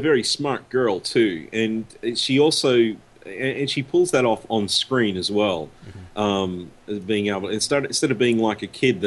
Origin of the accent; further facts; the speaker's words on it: Australia; The lead man in this band makes his permanent residency in my home country.